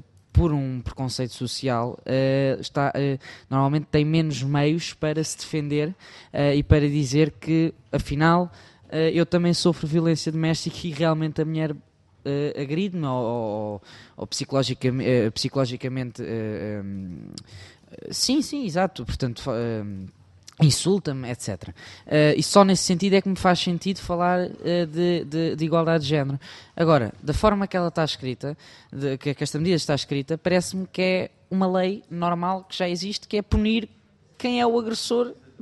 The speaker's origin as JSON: {"language": "Portuguese", "region": "Setúbal", "country": "Portugal", "said": "Vamos fingir que eu não sou de Setúbal"}